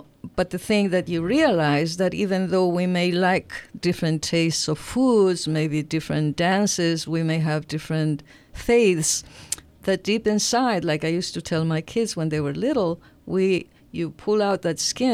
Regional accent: Ecuador; now in United States; I'm originally from Ecuador. I came here in 69. So my home is this really... My kids grew up here. We are a biracial family.

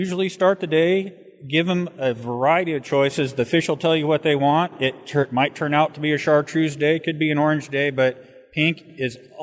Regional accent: Oregon, United States; Well, I'm a man from the Willamette Valley, so I target the high Cascade Lakes.

